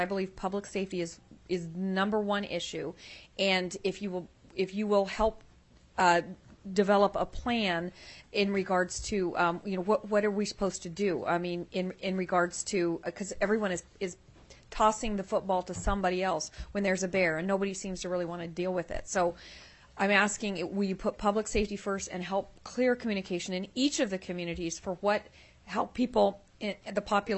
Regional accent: Anchorage, Alaska, United States; But I'm going to say that I grew up in Anchorage. We never saw a bear, ever.

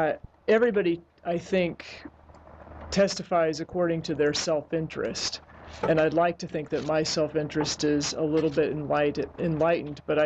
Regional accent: Alaska, United States; now in Anchorage, United States; as a born and raised Alaskan. And I was born here and I grew up on the Kenai Peninsula.

